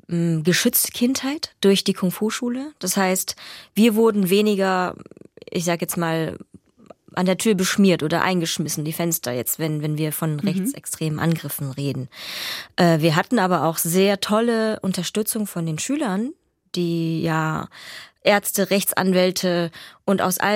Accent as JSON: {"language": "German", "country": "Vietnam", "lives_now": "Germany", "said": "woher ich komme, nämlich aus Vietnam"}